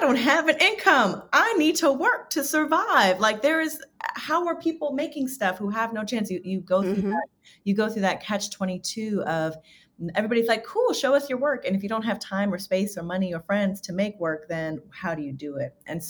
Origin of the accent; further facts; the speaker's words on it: New York City, New York, United States; also born or lived in Miami / North Carolina; I grew up in New York City in Queens. But I moved around a lot as a kid, and I lived in New York and I lived in Miami and North Carolina for a short stint.